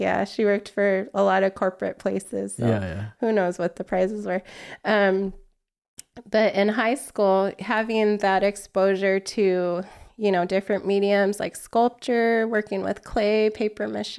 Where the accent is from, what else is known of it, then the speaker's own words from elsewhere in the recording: Wilmington, California, United States; we kind of took that and brought it to Wilmington, which is my hometown in the harbor area of Los Angeles.